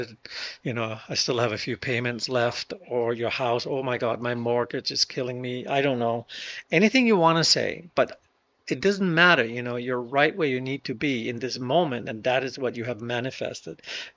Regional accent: Denmark; first language Danish; English is a second language; I speak Danish perfectly. Of course I don't. And that's my mother tongue. I speak it very well. I speak it good. I speak it naturally. I wouldn't say I'm an expert in Danish. You know, even English, which is my second language

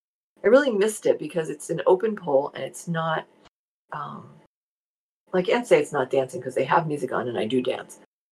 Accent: New Jersey, United States; accent: Jersey; And yes, my Jersey accent is coming through this morning, loud and clear.

